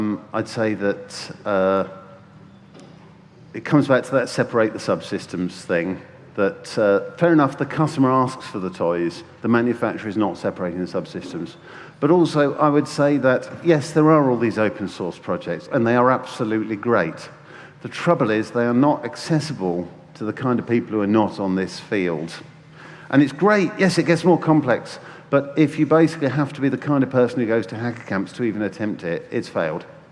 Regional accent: Bicester, South East England, United Kingdom; my hometown of Bicester

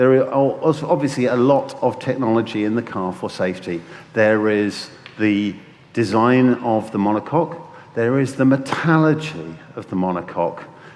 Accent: Bicester, South East England, United Kingdom; my hometown of Bicester

